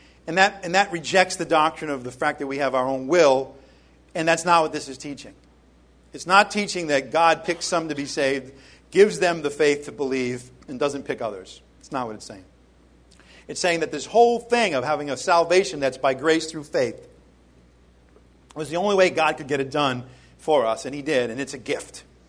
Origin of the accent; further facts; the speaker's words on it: Rhode Island, United States; I'm from Rhode Island.